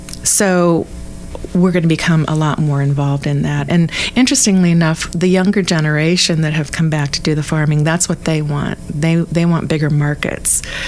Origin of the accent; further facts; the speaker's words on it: Ohio, United States; I mean, I'm from Ohio, and we grew huge gardens.